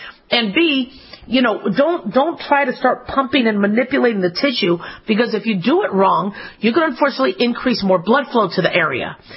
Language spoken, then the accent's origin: English; Phoenix, Arizona, United States; as a kid, I grew up in Phoenix, Arizona, so rattlesnakes were all over the place.